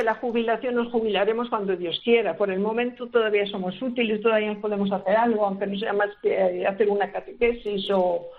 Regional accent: Buenavista de Valdavia, Castile and León, Spain; estoy en mi pueblo, sí, en un pueblecito de Palencia, al norte.

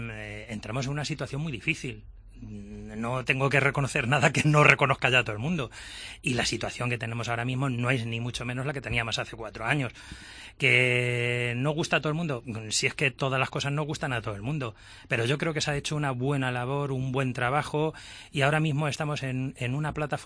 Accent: Castilla-La Mancha, Spain; y además para nosotros, como castellano-manchegos, también tener ahí un apoyo

